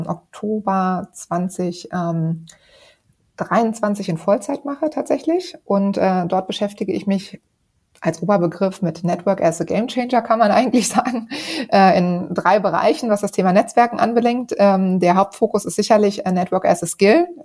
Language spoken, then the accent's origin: German; North Rhine-Westphalia, Germany; eine Ausbildung zur Industriekauffrau gemacht im Sauerland, wo ich herkomme